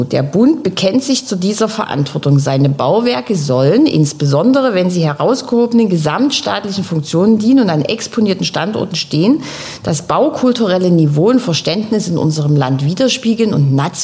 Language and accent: German; Dresden, Saxony, Germany; born there; Ich bin gebürtige Dresdnerin